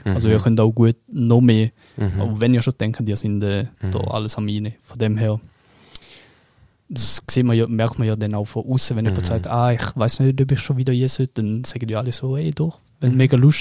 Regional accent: Bern, Switzerland; accent: Bernese; Ich hab einmal meinen Berner Dialekt machen

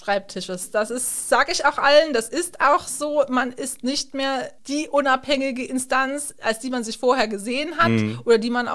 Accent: Hesse, Germany; Es ging einfach los vor Ort in meinem Heimatort in Hessen

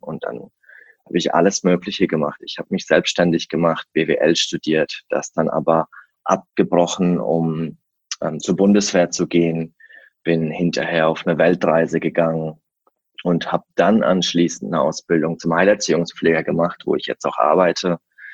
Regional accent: Germany; also born or lived in Kazakhstan; Nein, ich bin tatsächlich in Kasachstan geboren worden. Und als ich ein Jahr alt war, sind dann meine Eltern nach Deutschland gezogen

